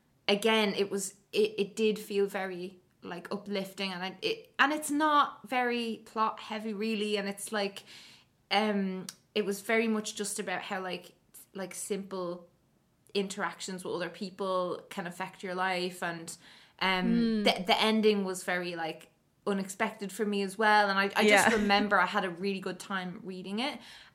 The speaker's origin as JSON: {"language": "English", "country": "Ireland", "said": "especially being Irish and stuff"}